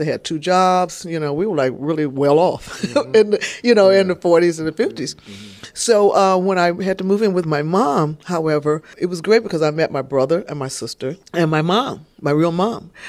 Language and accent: English; Michigan, United States; I grew up outside of Michigan, outside of Detroit, not in the middle there. And so it was the suburbs by the Detroit River